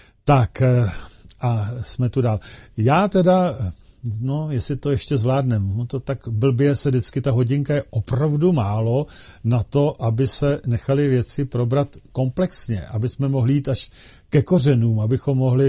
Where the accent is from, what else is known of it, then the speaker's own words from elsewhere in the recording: Plzeň, Plzeň Region, Czechia; já jsem z Plzně, jedu z Plzně